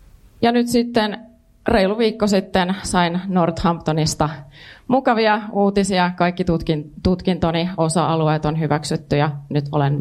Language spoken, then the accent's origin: Finnish; Myllykoski, Kymenlaakso, Finland; olin Myllykoskelta kotoisin.